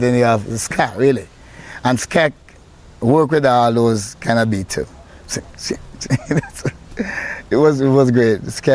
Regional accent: Trench Town, Kingston, Jamaica; And I was in Trainstown. I grew up in Trainstown.

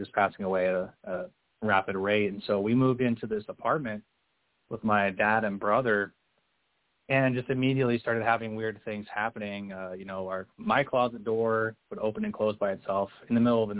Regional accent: Utah, United States; I grew up here in Utah, you know, LDS and Mormon and stuff.

